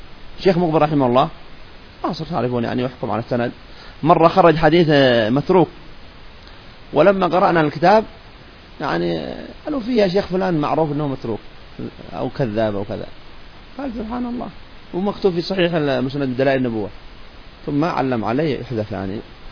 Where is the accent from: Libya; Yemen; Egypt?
Yemen; وأما عندنا في اليمن فكانت مرجع الزيدية الذي كانوا زيود زمان قبل أن يدخل عليهم الرفض.